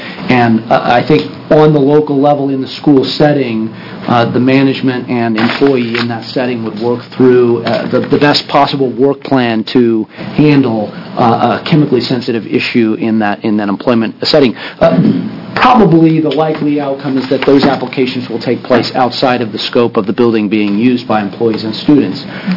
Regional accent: East Coast, United States; I grew up on the East Coast. I had the planes flying over spraying for mosquitoes in the summers.

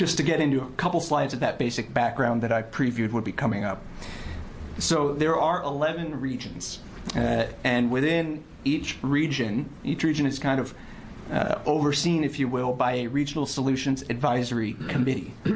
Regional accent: Oregon, United States; I moved back to Oregon recently for this position. I was raised here in Oregon, in Lane County, but was gone for the last 20 years or so working primarily on the federal level.

